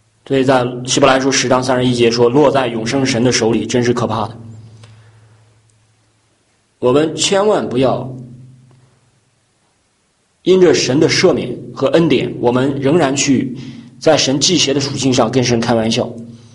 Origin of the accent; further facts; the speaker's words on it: Henan, China; 在我们河南那边的教会里面经常有这样的见证